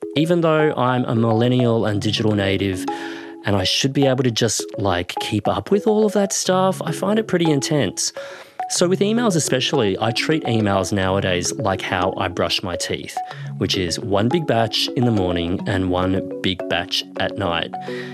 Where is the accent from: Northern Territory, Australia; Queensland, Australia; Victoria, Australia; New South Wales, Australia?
Queensland, Australia; when I was growing up in Queensland, all forms of exercise were presented to us in the form of sport.